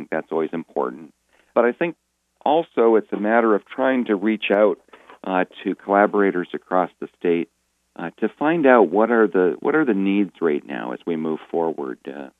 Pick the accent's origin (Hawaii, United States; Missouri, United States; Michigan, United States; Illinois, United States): Michigan, United States; Detroit; also born or lived in South Bend; now in Upper Peninsula, United States; You know, I grew up in the Detroit area.